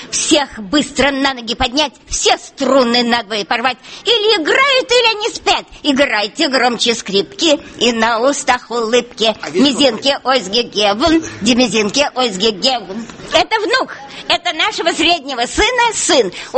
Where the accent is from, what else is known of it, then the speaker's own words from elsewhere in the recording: Saint Petersburg, Russia; now in Hamburg, Germany; В Гамбурге мы живем 13 лет, а приехали мы из Санкт-Петербурга.